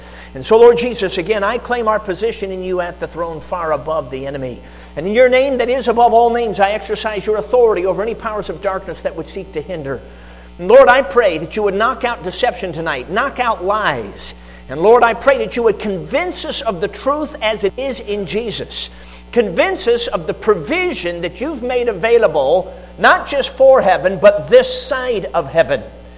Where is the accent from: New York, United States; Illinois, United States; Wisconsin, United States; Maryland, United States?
Illinois, United States; Chicago; now in Michigan, United States; I grew up in Chicago, and I've been based out of Michigan since 1998.